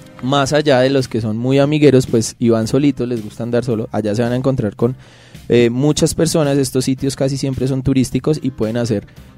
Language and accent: Spanish; San Gil, Santander, Colombia; se instalan en San Gil como siempre la aventura, pues yo les recomiendo porque es de donde vengo